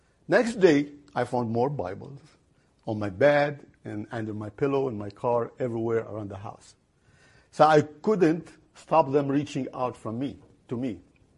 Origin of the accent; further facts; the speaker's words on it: Lebanon; now in Milwaukee, United States; I'm originally from Lebanon, American Lebanese now, praise God.